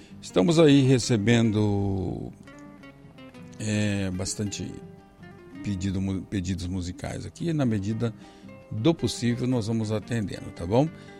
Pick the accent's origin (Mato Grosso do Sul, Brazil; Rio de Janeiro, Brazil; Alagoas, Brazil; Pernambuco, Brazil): Mato Grosso do Sul, Brazil; Aquidauana; lá em Aquidauana, a querida Princesa do Sul, minha terra natal